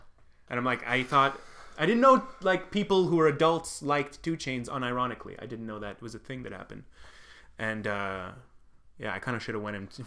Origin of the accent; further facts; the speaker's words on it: Montreal, Quebec, Canada; I always wanted to do it growing up in Montreal, seeing a lot of comedy shows.